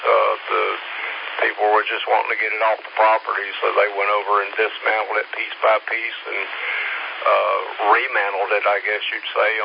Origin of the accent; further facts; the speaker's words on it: Georgia, United States; and I was always fascinated with them, you know, growing up in Georgia. They were all over the place.